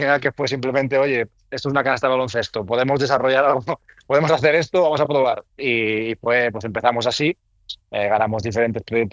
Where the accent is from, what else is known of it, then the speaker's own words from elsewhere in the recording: Galicia, Spain; yo soy gallego, como sabes, o si no lo sabes, yo soy gallego, entonces, bueno, el mar lo vivo desde siempre